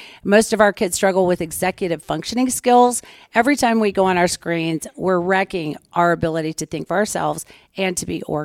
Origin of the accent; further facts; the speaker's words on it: Temple, Texas, United States; I came from Central Texas. Temple, Texas is my home. My parents still live there.